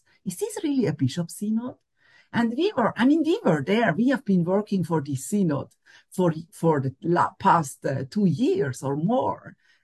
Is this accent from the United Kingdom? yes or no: no; Switzerland; Me, I'm from Switzerland